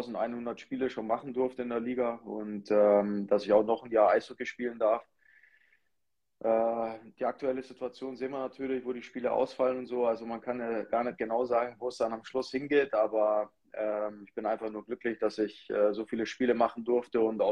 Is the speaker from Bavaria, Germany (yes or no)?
yes; Kaufbeuren, Bavaria, Germany; born there; now in Wolfsburg, Germany; ich bin in Kaufbeuren geboren und dadurch bleibt man immer irgendwo in Kaufbeuren. Das ist logisch. Aber unsere Heimat ist schon Wolfsburg.